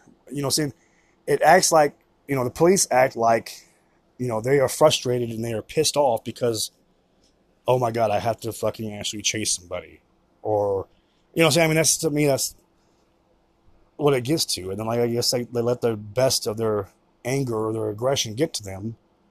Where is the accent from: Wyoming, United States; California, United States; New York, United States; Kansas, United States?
Kansas, United States; born there; also born or lived in Indiana; now in Colorado, United States; I'm 47 years old. I was born in Kansas. Unfortunately, lived in Indiana for 12 years. I did go to school in Missouri. I've been in Colorado 8 years